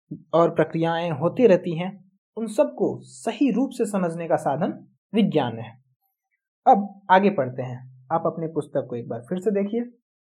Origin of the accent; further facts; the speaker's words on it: Arrah, Bihar, India; मैं आरा बिहार का रहने वाला हूँ।